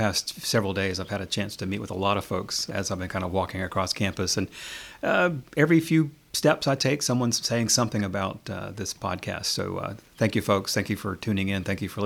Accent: San Francisco, California, United States; I'd given them a subject about, growing up in San Francisco and just being a young boy in San Francisco and what that was like.

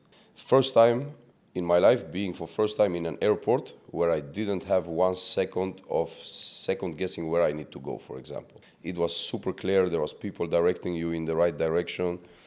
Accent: Sweden; also born or lived in Poland / United Kingdom / Germany / Spain; now in Dubai, United Arab Emirates; So I'm from Poland, born in Poland, raised in Sweden, lived in a couple countries, lived in UK, lived in Germany, recently moved to Dubai from Spain. I was in Spain for 7 years. So came here 3 months ago to Dubai.

